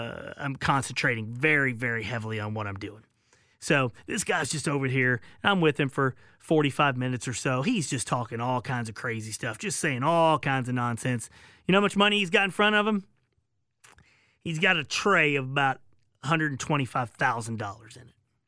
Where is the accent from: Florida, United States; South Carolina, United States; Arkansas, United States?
Arkansas, United States; He's from Arkansas. I'm from Arkansas.